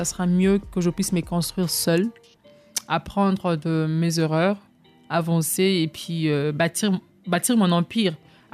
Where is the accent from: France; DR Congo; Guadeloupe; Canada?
DR Congo; Parce qu'on est Congolais. Les Congolais ne respectent que les gens qui ont une bonne impression.